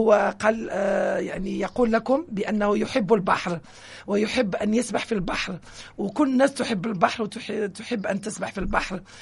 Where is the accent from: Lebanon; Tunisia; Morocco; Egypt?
Morocco; لأنني مدة طويلة ما تكلمت باللغة العربية. أنا من المغرب